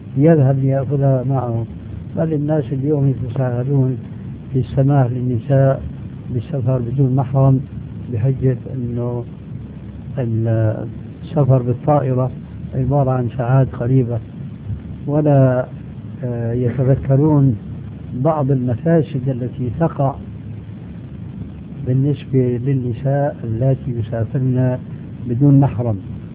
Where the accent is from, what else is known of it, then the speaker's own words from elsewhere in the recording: Syria; وكما يقولون عندنا في الشام بلا طول سيرة